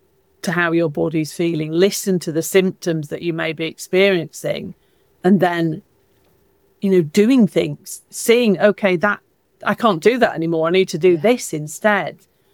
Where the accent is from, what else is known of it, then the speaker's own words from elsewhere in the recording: London, United Kingdom; now in Stockholm, Sweden; I am actually British from London. But at the moment, I'm living in Stockholm in Sweden, which is beautiful for anybody that's been to Scandinavia.